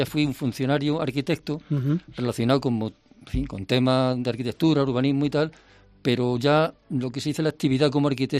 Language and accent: Spanish; Jaén, Andalusia, Spain; mi padre y mi madre no eran de Jaén ninguno, y sin embargo, digamos, los dos se afianzaron en esta tierra y todos somos de Jaén, y sin embargo seguimos pensando que tenemos un origen poco en Cantabria, que es donde padre y abuelo de mi madre eran de allí